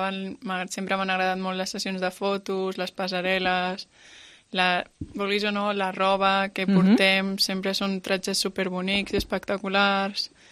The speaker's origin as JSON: {"language": "Catalan", "town": "Calafell", "region": "Catalonia", "country": "Spain", "said": "soc de Calafell i a Calafell cada any a l'estiu fan la passarel·la de moda"}